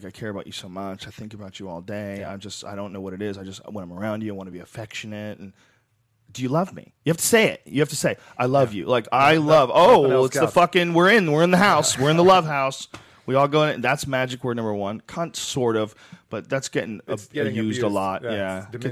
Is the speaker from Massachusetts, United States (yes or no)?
yes; Boston, Massachusetts, United States; It was like when I was a kid in high school, when you're growing up in Boston.